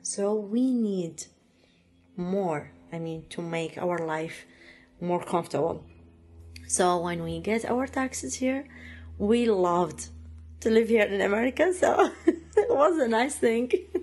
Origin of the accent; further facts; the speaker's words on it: Iraq; English is a second language; moved away as an adult; now in Pittsburgh, United States; I'm originally from Iraq. I live here. I've been here almost 6 years ago.